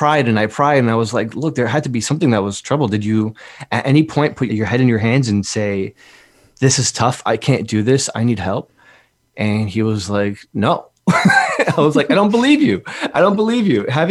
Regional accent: Newark, New Jersey, United States; I grew up in Newark, New Jersey in the 90s, which is very scary place to be in the 90s.

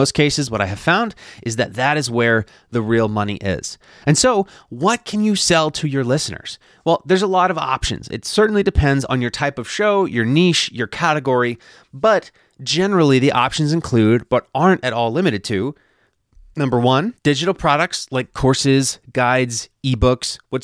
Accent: Philadelphia, Pennsylvania, United States; which was a show about my hometown of Philadelphia.

